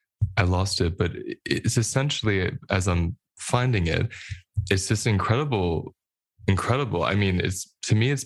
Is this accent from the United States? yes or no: yes; United States; And the culture I grew up with in America was the latter.